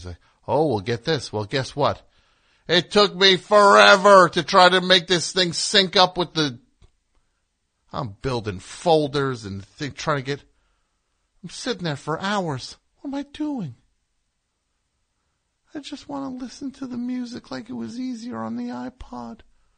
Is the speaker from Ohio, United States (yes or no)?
no; New Jersey, United States; He is from New Jersey. I am from New Jersey.